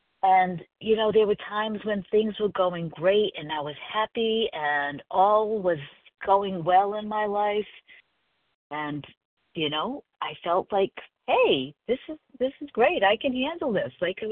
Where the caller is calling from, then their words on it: South Carolina, United States; I am calling in from South Carolina.